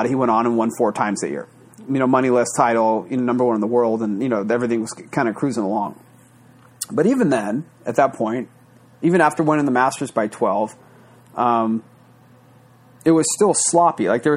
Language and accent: English; Seattle, Washington, United States; My parents were still living at the house I grew up in over in West Seattle.